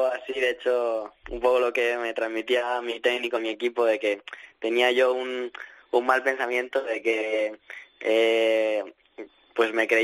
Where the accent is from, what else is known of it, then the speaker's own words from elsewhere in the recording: Spain; born there; yo nací en España, mi padre es español, entonces también de aquí.